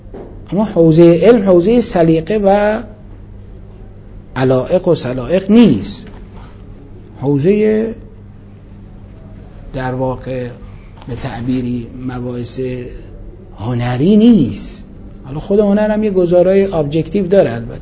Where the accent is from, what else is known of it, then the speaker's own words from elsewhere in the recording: Iran; من مسلمانم ایرانی هستم